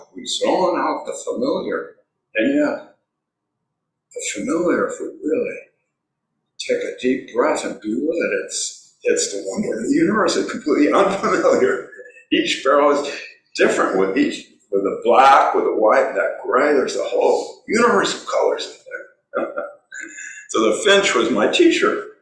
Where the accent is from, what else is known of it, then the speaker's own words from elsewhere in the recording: California, United States; And Ronald Reagan, who was my governor since I'm from California, was cutting down lots and lots of redwood trees.